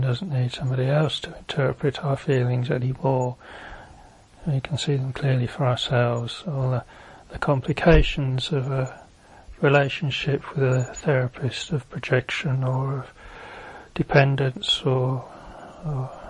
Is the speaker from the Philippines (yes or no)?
no; England, United Kingdom; So being English, then ran off to my little private room upstairs and cried my eyes out for 2 hours